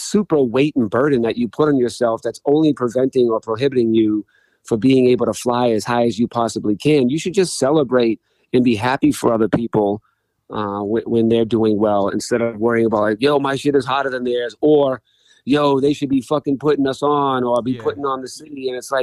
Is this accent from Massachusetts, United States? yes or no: yes; Boston, Massachusetts, United States; because I'm from Boston, will look at Boston in a more positive light.